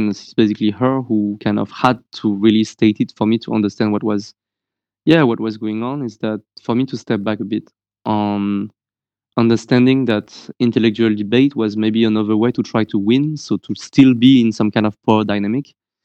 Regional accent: France; growing up in France with parents who were trying not to give us the heritage of Cambodian culture or language because they wanted to forget about this country and for us to be super integrated in France, as they would say.

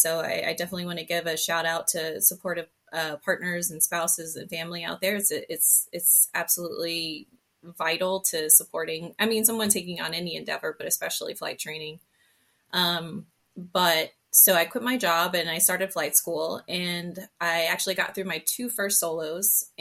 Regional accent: Florida, United States; I'm from Florida and he's from Northern New York.

